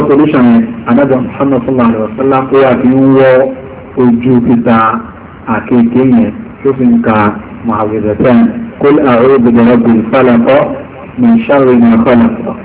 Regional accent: Sudan; أنا من السودان

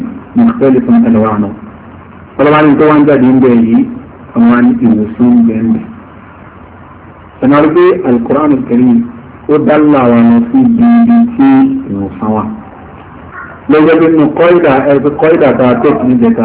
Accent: Sudan; أنا من السودان

